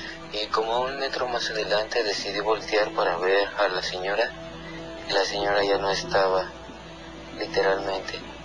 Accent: Naucalpan, State of Mexico, Mexico; soy de aquí de Naucalpan.

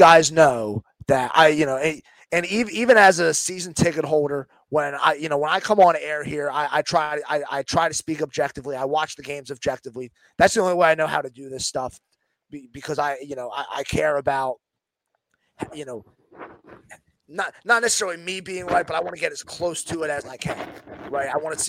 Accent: Philadelphia, Pennsylvania, United States; I've seen a lot of things in my over the course of my life as a Philadelphian.

